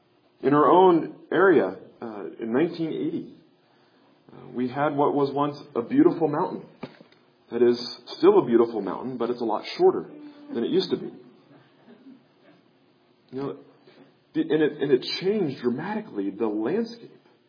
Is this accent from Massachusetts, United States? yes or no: no; Kansas City, Missouri, United States; As I was growing up in Kansas City in 1993, that region experienced what I think we still call back there the Great Flood.